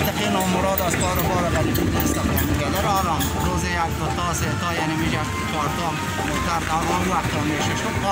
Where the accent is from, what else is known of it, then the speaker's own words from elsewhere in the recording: Afghanistan; از کاپیسا هستم.